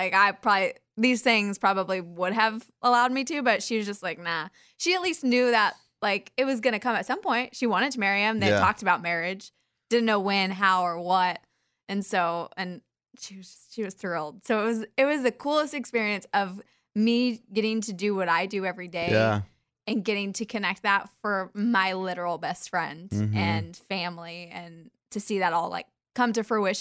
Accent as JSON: {"language": "English", "region": "Kansas", "country": "United States", "said": "We're both from Kansas."}